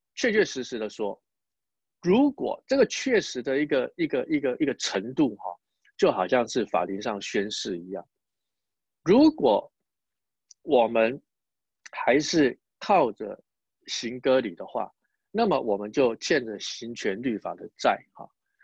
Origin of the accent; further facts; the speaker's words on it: Taiwan; 外邦人像以前我是从台湾来的嘛，那以前在台湾的话